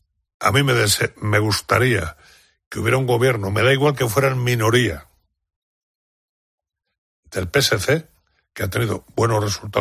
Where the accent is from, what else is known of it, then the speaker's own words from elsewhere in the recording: Community of Madrid, Spain; Pero no he pensado, soy madrileño, no.